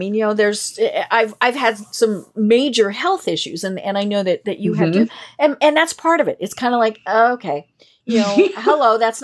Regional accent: Colorado, United States; I'm not a beach person. You know, I grew up in Colorado.

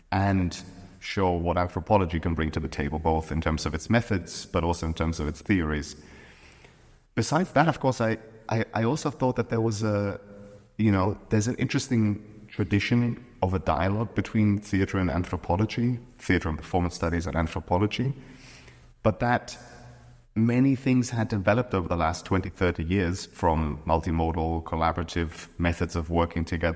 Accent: Oberhausen, North Rhine-Westphalia, Germany; born there; English is a second language; I was born in Oberhausen, which borders Mülheim an der Ruhr.

